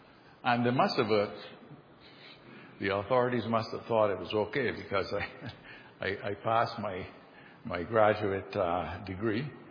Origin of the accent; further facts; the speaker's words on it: Barbados; I grew up under a British colonial system. I grew up in Barbados under the British system.